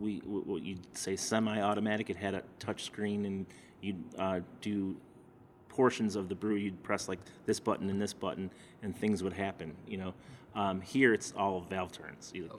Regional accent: Bellwood, Illinois, United States; Well, I grew up in a town called Bellwood, if you're familiar with where that is. Or it's around, like, Elmhurst, Westche

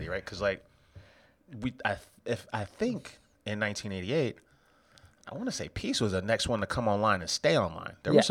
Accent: United States; I suck. I'm fucking American. I don't know where anything is. I barely know what's next to Montana.

